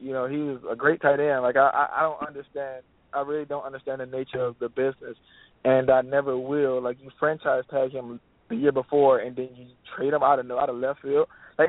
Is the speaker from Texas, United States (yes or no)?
no; Orlando, Florida, United States; It's my hometown. You know, I'm from Orlando, Florida.